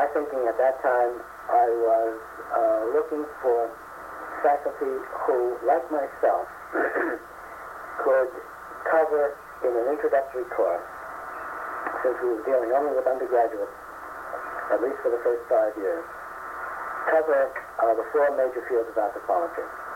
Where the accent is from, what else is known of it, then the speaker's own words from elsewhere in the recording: Long Island, New York, United States; I was raised on Long Island.